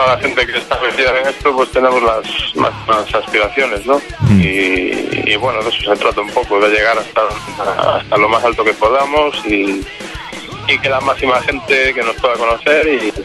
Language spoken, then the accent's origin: Spanish; Vigo, Galicia, Spain; Pues nada, venimos desde Vigo, Galicia